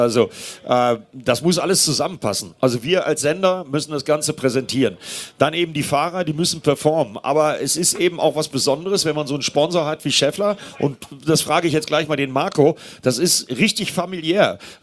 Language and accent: German; Northern Germany, Germany; Ich komme aus Norddeutschland